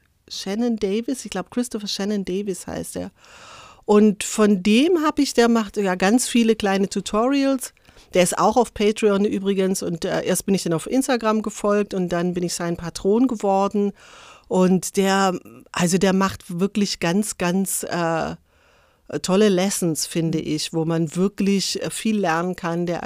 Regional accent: Geislingen an der Steige, Baden-Württemberg, Germany; also born or lived in Berlin; Ich bin aus Geislingen an der Steige, das liegt zwischen Stuttgart und Ulm. Da komme ich auch her und habe, wie gesagt, 20 Jahre in Berlin verbracht. Mein Mann ist auch Berliner und wir sind jetzt aber schon 16 Jahre wieder hier, sind tatsächlich nach Schwaben gezogen.

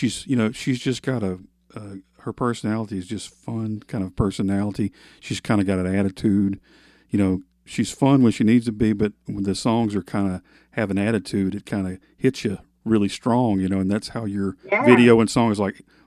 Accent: Alabama, United States; You know, and I'm from Alabama, you know

